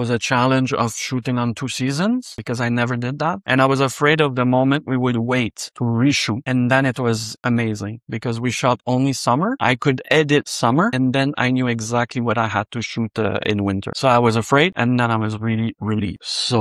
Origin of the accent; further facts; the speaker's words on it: Quebec, Canada; I come from Quebec is a place where everything is so well written all the time, and the rules are so strict, and you need to respect the budget.